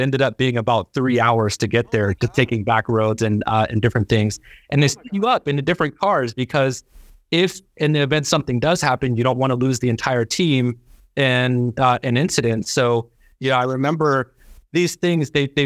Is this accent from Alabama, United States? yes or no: no; Pittsburgh, Pennsylvania, United States; growing up in Pittsburgh and kind of the bust of the steel industry, I remember how that economic stability bred physical instability in neighborhoods that were once thriving